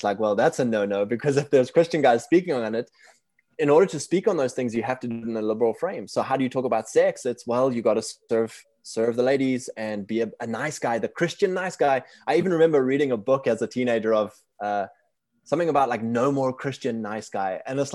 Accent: South Africa; I was born in South Africa, fourth generation British settlers down there, and kind of like a upper middle class family. My dad had his own business, and we grew up in a really rural area.

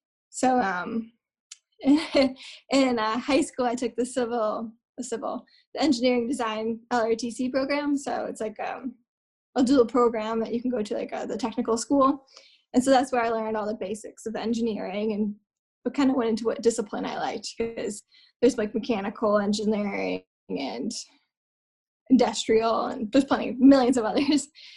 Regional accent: Lewiston, Maine, United States; I'm originally from Lewiston. I went to UMaine for civil engineering

